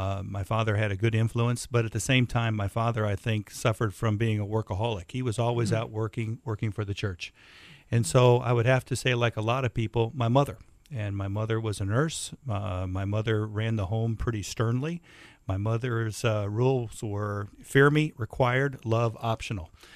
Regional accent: Midwest, United States; also born or lived in Iowa; I grew up in Illinois and Iowa, Midwestern farm community. My father's a Lutheran minister, okay.

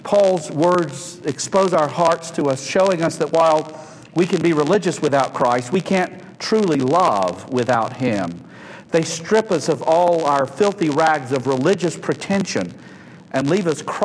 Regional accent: Chicago, Illinois, United States; I'm from Chicago.

